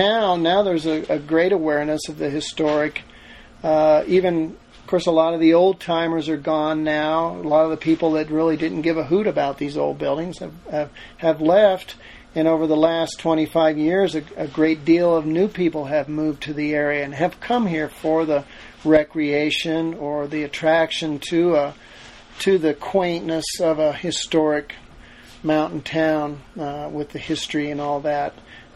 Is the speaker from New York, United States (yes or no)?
no; Las Vegas, Nevada, United States; also born or lived in California / Oregon; now in Salida, United States; I grew up in Las Vegas for the most part, and I went to art school in California, lived in Oregon for a while, lived in Oklahoma for a short while